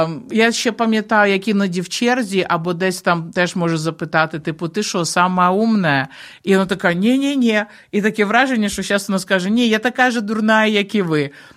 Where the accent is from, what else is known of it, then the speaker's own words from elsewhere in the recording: Kyiv, Ukraine; що в молодості, коли я зростала в Києві, я, як багато людей в Києві, була впевнена